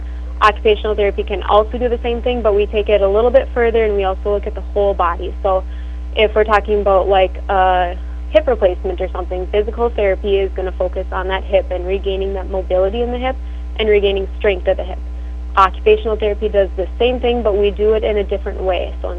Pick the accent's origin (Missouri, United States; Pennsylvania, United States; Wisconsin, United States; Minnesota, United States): Minnesota, United States; Clarkfield; So I grew up in Clarkfield, Minnesota, and came over to Dawson for school in seventh grade